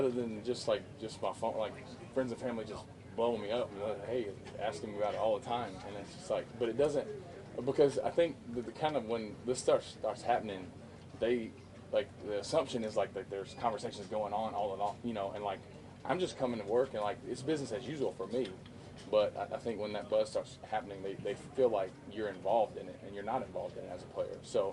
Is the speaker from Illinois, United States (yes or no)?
no; Texas, United States; I think growing up in Texas, and I've worn number 12 most of my career because of Roger Staubach.